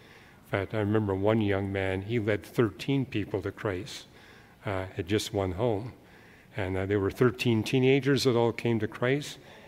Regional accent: Canada; my home country, Canada

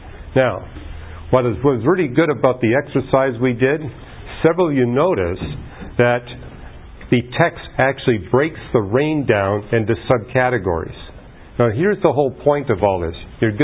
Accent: British Columbia, Canada; I've experienced that growing up in British Columbia

